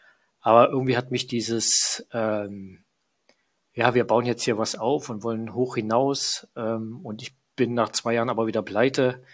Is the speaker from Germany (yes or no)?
yes; Leipzig, Saxony, Germany; bin 43, komme aus Leipzig, bin gebürtiger Leipziger, habe Familie, 2 Kinder, ganz klassisch, Haus, Hund